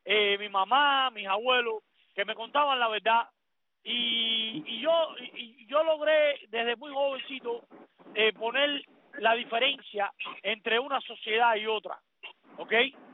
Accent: Cuba; moved away as an adult; Hasta que me fui de Cuba en el año 94

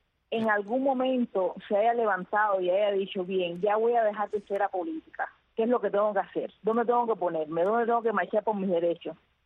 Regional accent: Cuba; esas minorías somos la sociedad cubana

